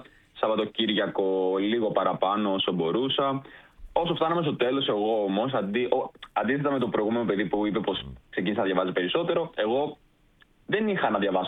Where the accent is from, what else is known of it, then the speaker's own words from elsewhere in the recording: Rhodes, South Aegean, Greece; Ναι, είμαι από τη Ρόδο.